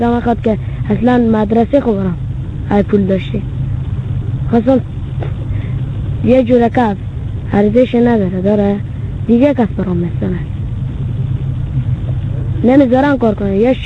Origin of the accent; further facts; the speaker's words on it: Afghanistan; now in Iran; ما افغانی هستی. چهار نیم سالش پدرم اینجا هست.